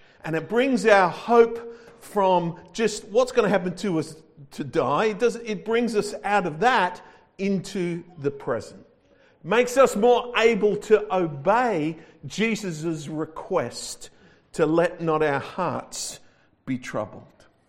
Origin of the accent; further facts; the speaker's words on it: Adelaide, South Australia, Australia; I'm reminded of when I was a young man growing up in Adelaide. I was actually a small boy, about 13 years old, I reckon.